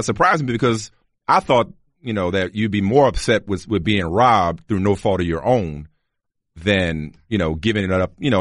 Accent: New Orleans, Louisiana, United States; Like, it was a big deal to drive to Atlanta growing up in New Orleans.

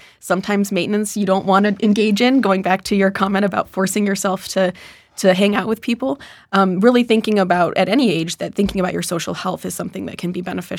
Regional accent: Midwest, United States; I'm from the Midwest, where most of my family, aunts, uncles, cousins, live in very similar towns near each other.

